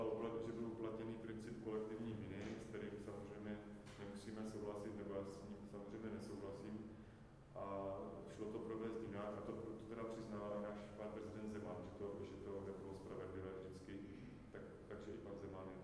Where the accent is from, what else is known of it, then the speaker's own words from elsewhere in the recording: Silesia, Czechia; tom Slezsku. A protože my jsme teda přesto, že jsme Češi.